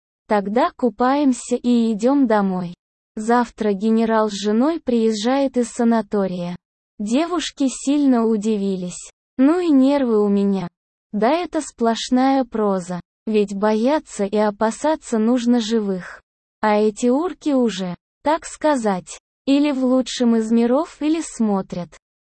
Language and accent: Russian; Germany; я вырос в ГДР, в ГСВГ. группе советских войск в Германии.